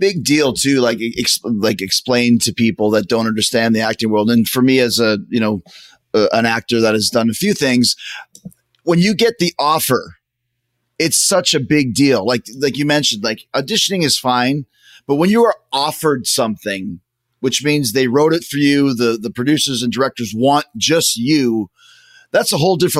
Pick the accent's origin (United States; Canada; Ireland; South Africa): Canada; I'm from Canada. I grew up with SCTV, where he was very involved in that.